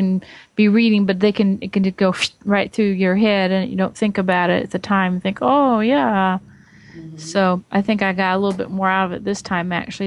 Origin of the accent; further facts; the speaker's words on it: Atlanta, Georgia, United States; from the Atlanta area in Georgia.